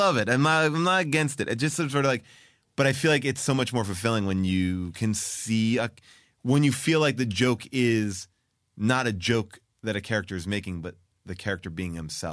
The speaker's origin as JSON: {"language": "English", "region": "New York", "country": "United States", "said": "I'm from New York. I do it like this. I'm from this."}